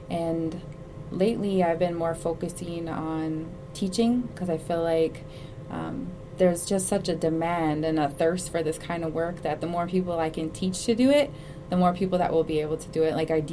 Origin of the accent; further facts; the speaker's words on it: Cloquet, Minnesota, United States; Well, I grew up in the Cloquet area of Fond du Lac, and I didn't really do a lot of cultural arts when I was growing up.